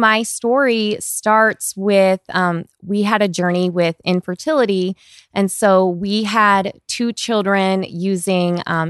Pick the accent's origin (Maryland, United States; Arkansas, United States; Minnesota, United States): Minnesota, United States; Actually, so … I have 6 kids. I'm from Minnesota.